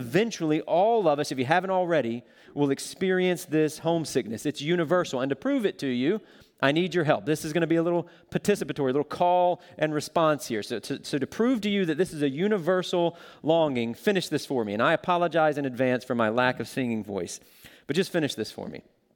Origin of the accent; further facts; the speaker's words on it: North Carolina, United States; So I grew up in North Carolina, and back in February of this year, my family and I actually were down there to participate in a memorial service for my brother.